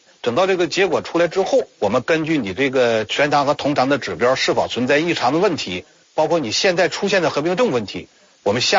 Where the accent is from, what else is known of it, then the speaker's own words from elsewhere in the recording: China; 我认为作为一个中国人，应该有自己的骨气和担当。不能忘了来时的路。